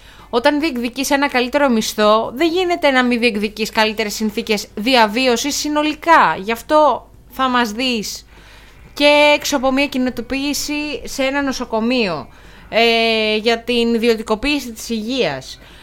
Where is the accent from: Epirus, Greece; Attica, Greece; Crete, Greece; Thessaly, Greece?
Thessaly, Greece; η καταγωγή μου να είναι από τη Θεσσαλία